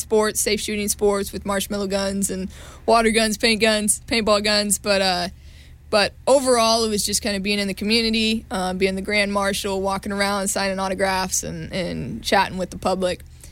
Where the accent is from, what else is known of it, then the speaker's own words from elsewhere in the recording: Groveland, California, United States; Growing up in Groveland was, I wouldn't want it any other way.